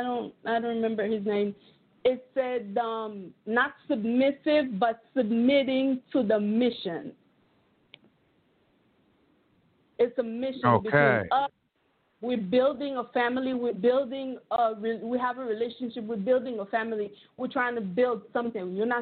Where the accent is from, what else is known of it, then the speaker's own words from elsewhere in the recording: Haiti; I'm sorry for my accent. I'm Haitian, so.